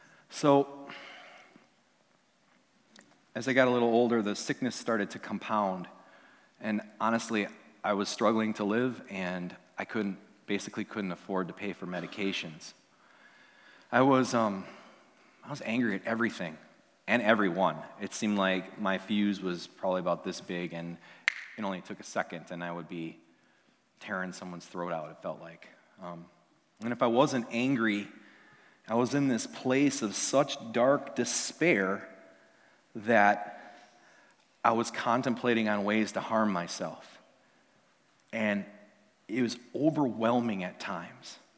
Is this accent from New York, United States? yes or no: no; Wisconsin, United States; that's just because I'm from Wisconsin and I haven't acclimated yet.